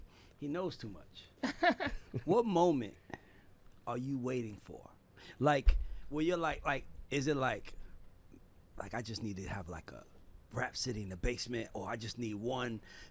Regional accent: New York City, New York, United States; I'm also from New York City, where everything we do, they're looking at us like, is it him?

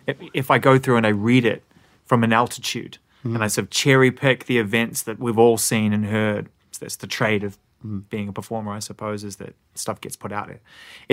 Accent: New Zealand; I'm from New Zealand.

